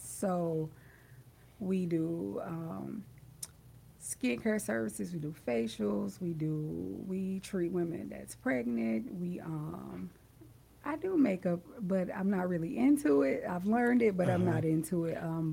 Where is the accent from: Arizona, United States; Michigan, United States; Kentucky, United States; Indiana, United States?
Michigan, United States; Muskegon; I grew up in East Park Manor.